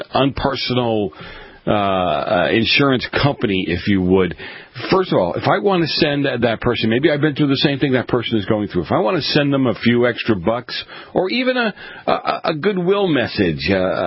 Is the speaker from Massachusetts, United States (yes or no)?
yes; Boston, Massachusetts, United States; I grew up in Boston. We kind of took care of each other